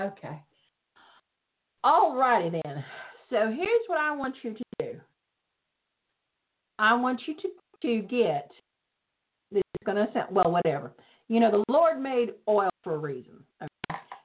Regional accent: the South, United States; I'm from the South. I don't know where you're from, but we were told kill them with kindness and smile and nod.

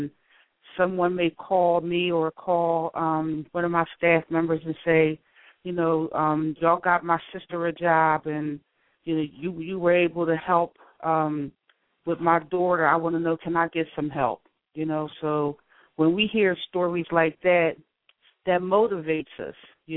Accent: Philadelphia, Pennsylvania, United States; growing up, I grew up in Philadelphia, and it appeared that my parents' house was the house where everybody came to.

